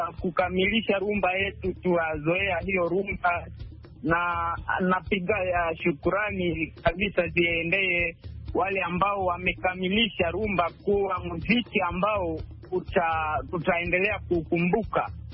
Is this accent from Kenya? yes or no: no; Durba, Haut-Uele, DR Congo; Ninatoka Kongo DRC.